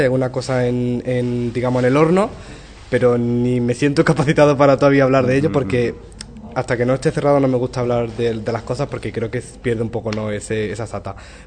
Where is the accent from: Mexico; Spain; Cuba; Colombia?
Spain; Priego; now in Madrid, Spain; vivo en Madrid. Entonces, vuelvo aquí siempre como el turno, ¿no? Por vacaciones, por Navidad, pero sí, bueno, soy de aquí de Priego y eso para mí es una parte muy importante, pero ahora mismo no vivo aquí, vivo fuera.